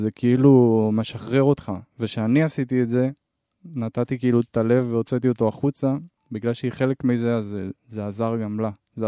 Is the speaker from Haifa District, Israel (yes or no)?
no; Tel Aviv, Tel Aviv District, Israel; זה שכונה בתל אביב, בצפון תל אביב